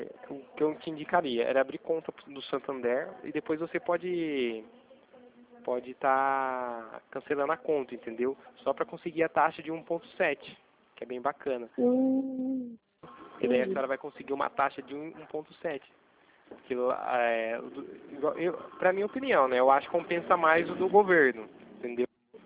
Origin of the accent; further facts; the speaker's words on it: Itatinga, São Paulo, Brazil; Eu sou daqui de Itatinga, né? Do interior também de São Paulo.